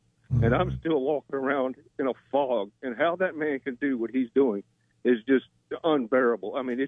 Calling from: Freeport, Florida, United States; I'm from Freeport, Florida.

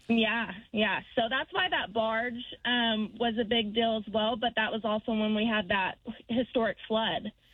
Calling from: Webbers Falls, Oklahoma, United States; and I'm from Weber's Falls.

